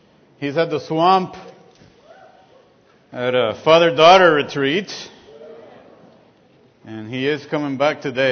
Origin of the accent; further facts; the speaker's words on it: Puerto Rico; I'm from Puerto Rico, and some of the best coffee grows there, which is good stuff.